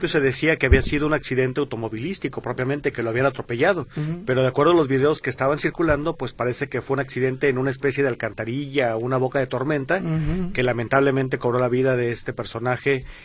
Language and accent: Spanish; Mexico; born there; Nací yo aquí en México.